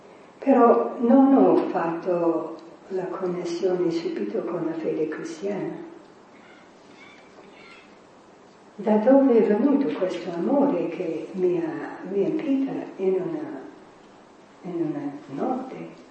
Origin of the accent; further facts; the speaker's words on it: New York, United States; born there; Italian is a second language; se parlo con un accento è perché sono nata a New York e sono della generazione idealista ispirata da Kennedy